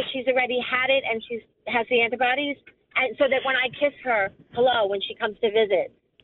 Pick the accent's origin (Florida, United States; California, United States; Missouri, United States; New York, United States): New York, United States; I'm from Fulton County, and great shows, Ray.